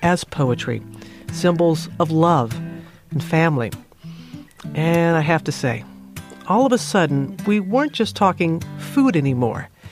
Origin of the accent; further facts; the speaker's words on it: the South, United States; I'm from the South. If we could, if we could fry water, we'd fry water.